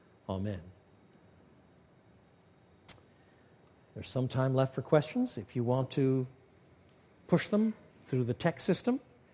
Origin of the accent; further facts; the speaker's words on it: Canada; I was brought up in a generation, I was brought up in Canada